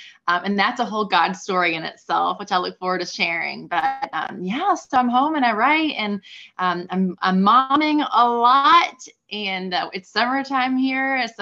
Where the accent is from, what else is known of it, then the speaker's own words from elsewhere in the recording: Louisville, Kentucky, United States; I am right outside of Louisville, Kentucky. So I was born and raised in Louisville and stepped outside for 4 years to go to college, just 60 miles down the road in Lexington.